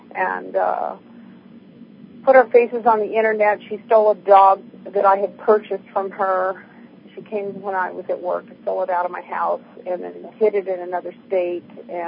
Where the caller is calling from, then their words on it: San Diego, California, United States; I'm calling from San Diego.